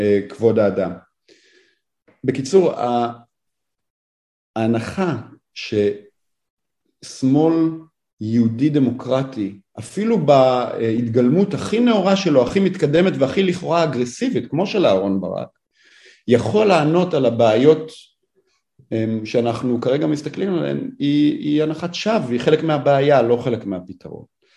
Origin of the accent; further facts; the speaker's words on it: Germany; אני בתור אזרח גרמני שייך לעם הגרמני.